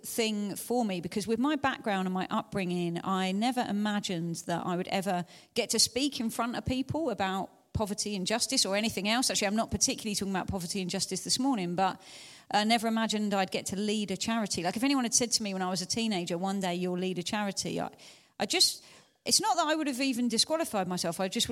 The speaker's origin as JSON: {"language": "English", "town": "Hastings", "region": "South East England", "country": "United Kingdom", "tie": "born or raised there", "said": "So I grew up in Hastings, living in poverty myself from a very working class family. As a kid, I lived on the 16th floor of a block of council flats"}